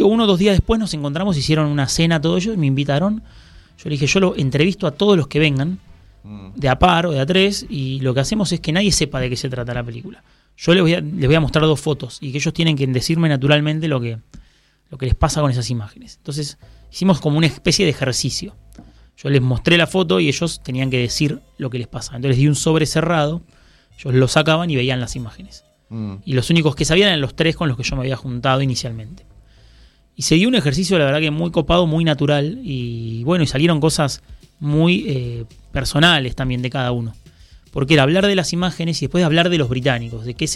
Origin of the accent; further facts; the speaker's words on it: Vicente López, Buenos Aires Province, Argentina; Voy a los de mi barrio.